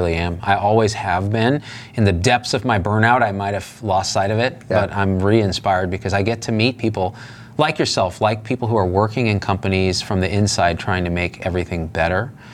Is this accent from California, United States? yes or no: no; Morristown, New Jersey, United States; born there; I was born in Morristown.